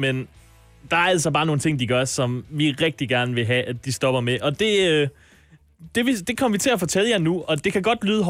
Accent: Ikast, Central Denmark Region, Denmark; når jeg kommer fra Ikast

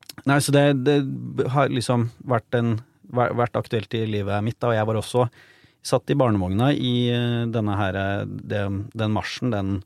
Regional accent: Oslo, Norway; Så jeg jo fra hans nabolag, og vi flyttet inn på Bøler I 1997. Da var jeg ett år gammel

